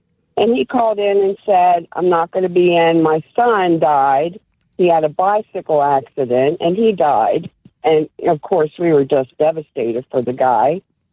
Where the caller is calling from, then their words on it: Maryland, United States; I'm calling from Maryland.